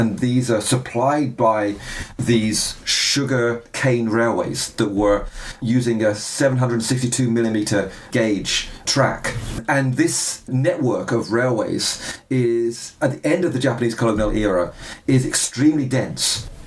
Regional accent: Wales, United Kingdom; as a Welsh person, it's nice to think about Taiwan as being similar to the size of Wales.

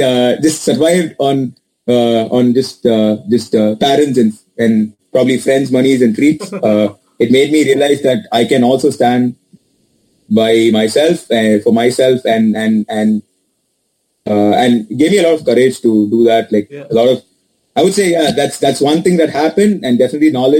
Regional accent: Chennai, Tamil Nadu, India; now in Boston, United States; The thing is, the part of Chennai is my home. Whatever happens, Chennai will always be my home. That's I'm a Chennai boy.

